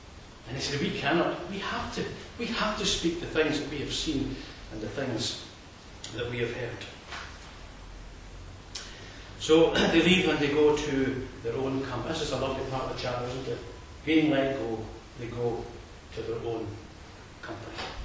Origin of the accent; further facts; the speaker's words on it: Isle of Skye, Scotland, United Kingdom; We're both from the Isle of Skye, or the connection with the Highlands